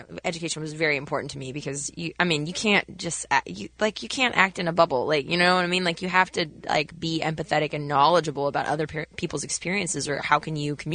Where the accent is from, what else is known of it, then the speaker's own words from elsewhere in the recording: Texas, United States; I grew up in Texas. My parents immigrated from South America when I was 2.